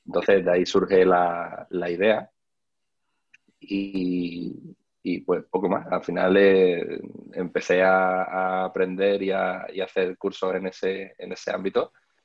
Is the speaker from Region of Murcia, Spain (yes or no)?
no; Cádiz, Andalusia, Spain; para los que todavía no me conozcan, y yo soy un chaval de Cádiz